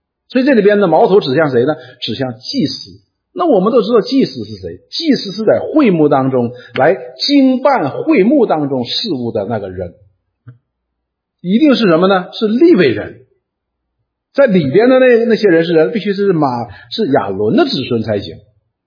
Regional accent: Northeast China, China; accent: Northeastern Mandarin; 用我们东北话讲的话就是不服

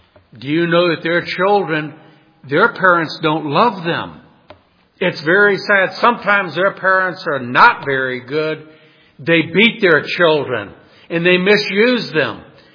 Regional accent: New Orleans, Louisiana, United States; Anyway, I grew up in New Orleans, and then I got saved at age 20 and moved away.

